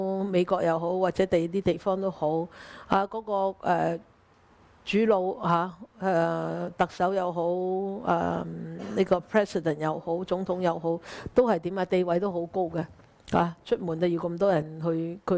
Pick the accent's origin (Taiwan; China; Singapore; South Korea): China; 其實我們中國人很有智慧的，我們中國人呢，有說過